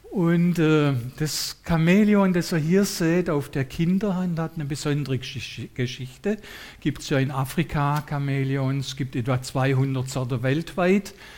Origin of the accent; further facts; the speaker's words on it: Hessigheim, Baden-Württemberg, Germany; Wir fühlen uns so ein bisschen wie, ich komme aus Hessigheim, Hessigheimer mit Migrationshintergrund.